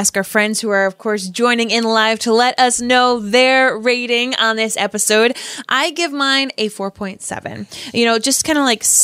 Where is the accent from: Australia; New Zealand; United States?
United States; Boston, Massachusetts; I'm from Boston.